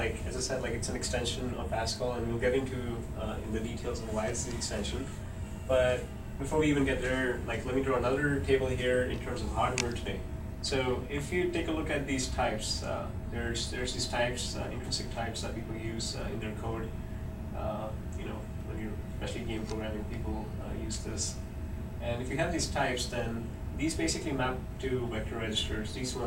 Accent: India; born there; also born or lived in Canada; But essentially, I was born in India and pretty much raised everywhere. Most recently, Canada. I was there for 8 years for my undergrad.

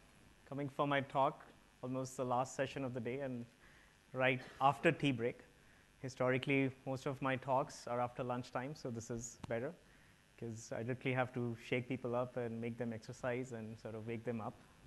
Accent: Seattle, Washington, United States; I'm from Seattle, so I was hiking up Mount Adams

